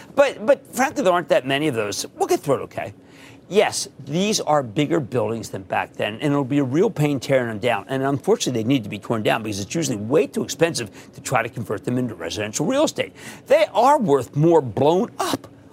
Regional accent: Philadelphia, Pennsylvania, United States; including my hometown of Philadelphia.

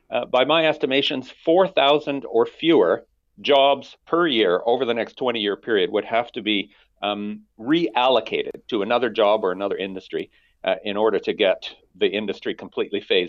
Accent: Alberta, Canada; And I think I come from Alberta. That's where I was born and raised.

